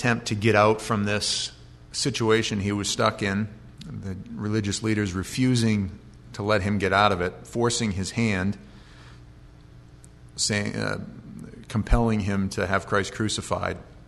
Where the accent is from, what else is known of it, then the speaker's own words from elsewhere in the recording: New Jersey, United States; I spent some time growing up in Jersey, and we used to go down to the shore every summer.